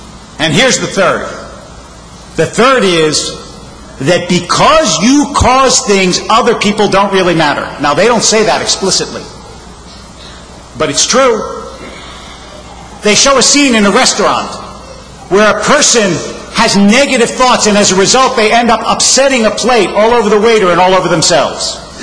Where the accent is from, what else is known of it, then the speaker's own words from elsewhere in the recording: Harrisburg, Pennsylvania, United States; born there; It's because I was born in 1958 in Harrisburg, Pennsylvania